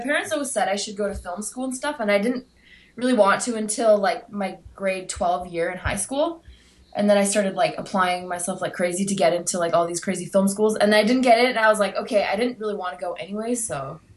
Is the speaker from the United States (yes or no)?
no; Canada; I grew up in Canada. I visited Argentina a lot, like as a kid and everything, but I wasn't born or I wasn't raised there.